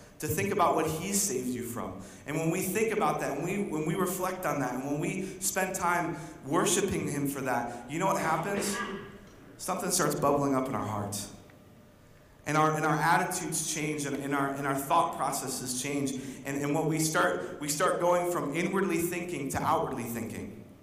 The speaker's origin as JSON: {"language": "English", "town": "Syracuse", "region": "New York", "country": "United States", "tie": "born or raised there", "said": "growing up in Syracuse and now moving to Central Pennsylvania, I've lived there now in total, I guess, about 10 years."}